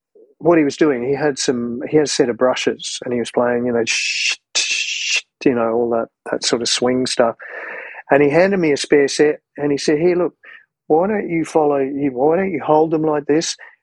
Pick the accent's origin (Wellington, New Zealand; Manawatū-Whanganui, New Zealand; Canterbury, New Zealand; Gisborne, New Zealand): Wellington, New Zealand; Johnsonville; in Johnsonville, which is a suburb of Wellington where I grew up. I was born in Wellington, but I think when I was about 3 or 4, we moved to Johnsonville, and it's like a small country town connected to Wellington.